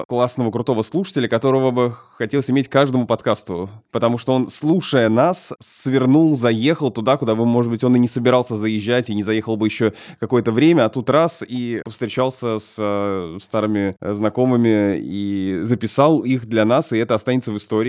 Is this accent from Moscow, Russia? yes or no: no; Berezniki, Perm Krai, Russia; Сам я родом из Пермского края, город Березники. Мой дедушка родился в Анциферове, переехал в Березники после армии